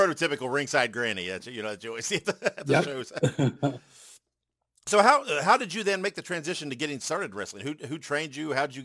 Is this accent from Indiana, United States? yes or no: yes; Indiana, United States; I'm from Central Indiana originally, and we got a little bit of everything.